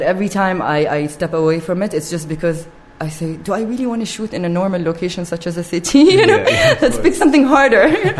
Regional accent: Jeddah, Makkah Province, Saudi Arabia; I'm from Jeddah, okay. Saudi Arabia. So I really want to, you know, be very honest about the society I grew up in.

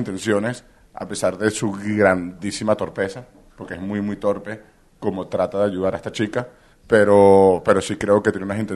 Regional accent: Venezuela; Yo soy la parte venezolana de la película.

